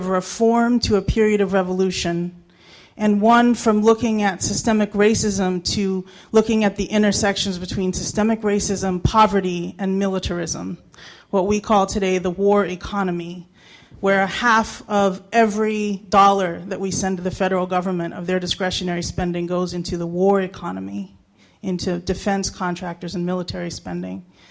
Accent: Pennsylvania, United States; now in Philadelphia, United States; I grew up in Westmoreland County in southwestern PA. I've been living in Philadelphia for 26 years.

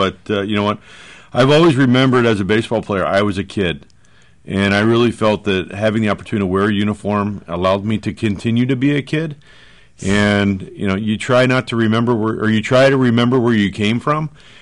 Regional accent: Souderton, Pennsylvania, United States; My parents were very blue collar, you know, growing up in Souderton.

